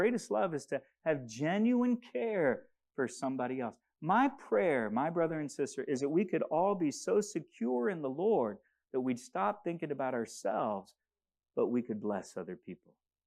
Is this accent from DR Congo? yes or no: yes; DR Congo; The Congo is beautiful. I grew up swimming in rivers, playing in waterfalls. I grew up in a remote area when I was younger, but then we went to the capital city.